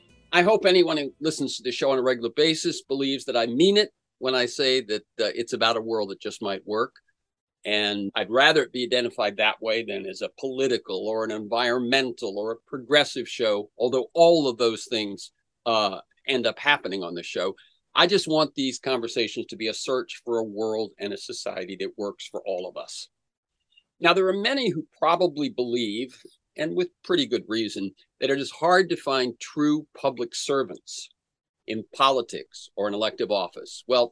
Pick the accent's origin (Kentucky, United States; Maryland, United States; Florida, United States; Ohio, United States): Florida, United States; As a young teenager growing up in Florida before it went completely mad